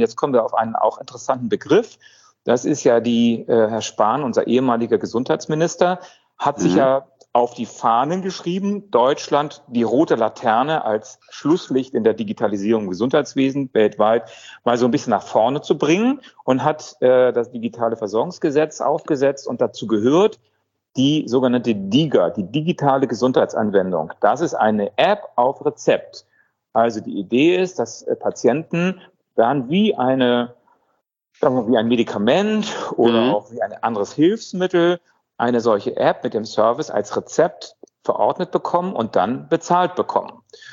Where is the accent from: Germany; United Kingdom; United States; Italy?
Italy; wie wir das als Italiener uns vorstellen.